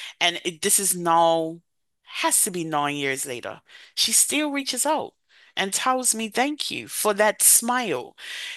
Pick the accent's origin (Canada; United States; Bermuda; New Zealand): Bermuda; now in London, United Kingdom; I'm not English. I'm originally from Bermuda, right? So smiling is normal to me.